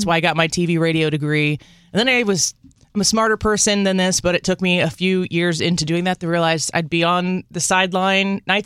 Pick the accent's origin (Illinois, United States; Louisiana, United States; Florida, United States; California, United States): Illinois, United States; Edwardsville; we were both born and raised in Edwardsville, Illinois, across the river. So we've grown up in Madison County.